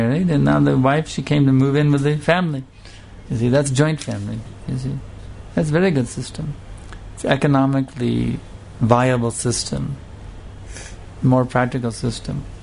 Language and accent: English; United States; now in India; See, I'm from America, but there's no such thing as a joint family in America. So I haven't lived here in India long enough to see any joint families that I can think of.